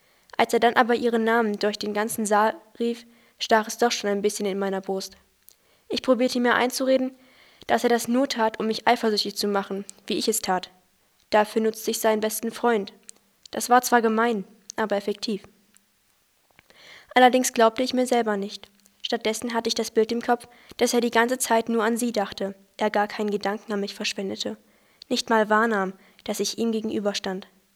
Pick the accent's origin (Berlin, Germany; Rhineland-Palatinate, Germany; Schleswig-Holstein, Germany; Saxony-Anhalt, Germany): Saxony-Anhalt, Germany; Aschersleben; ich komme aus Aschersleben und bin 16 Jahre alt.